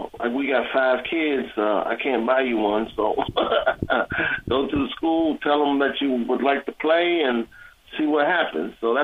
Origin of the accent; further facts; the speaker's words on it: Washington, District of Columbia, United States; and I grew up in Washington, D.C.